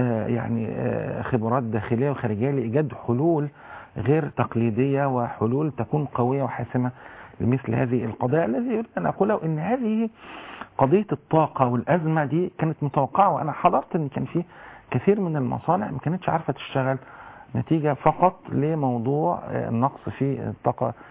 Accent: Egypt; منزلة خاصة عندنا إحنا كمصريين

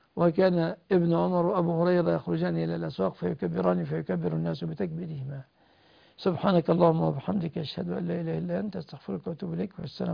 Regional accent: Egypt; بلادنا مصر

